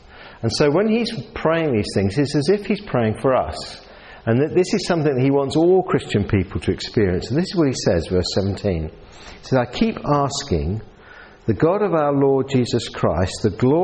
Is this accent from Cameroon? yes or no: no; Southend-on-Sea, East of England, United Kingdom; accent: Southend; As you can tell, I'm not a New Zealander by my accent. I've got a South End accent. Well, it was a pre-1960s South End accent. It changed after that.